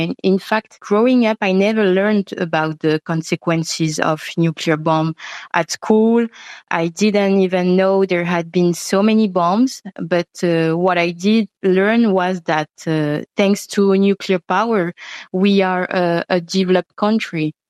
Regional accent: Windward Islands, French Polynesia; I grew up in Tahiti. It's the main island of French Polynesia because we have hundreds of islands.

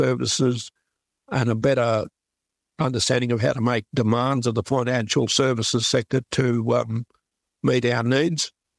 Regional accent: New South Wales, Australia; I grew up on the Kamaragunja Aboriginal Reserve on the banks of the Dungala, the Murray River, near Echuca, and on Yorta Yorta country.

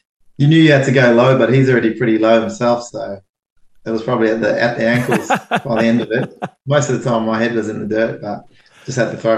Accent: Fiji; now in Auckland, New Zealand; as a young fella growing up in Fiji, Sevens was huge, and, you know, that's all we watched. Moving over to Auckland

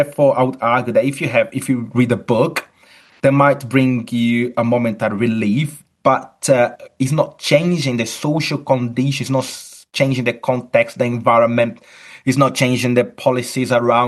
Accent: Brazil; now in United Kingdom; I'm originally from Brazil, although I'm academic at the University of Chichester in the UK.

